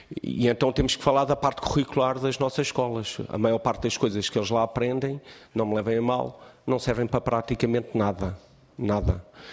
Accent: Cascais, Lisbon, Portugal; eu sou de Cascais, mas tenho os filhos a estar em Oeiras.

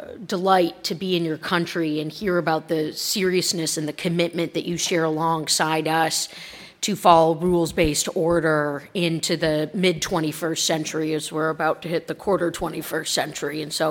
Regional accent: Detroit, Michigan, United States; I come from Michigan, Detroit, very strong automotive sector.

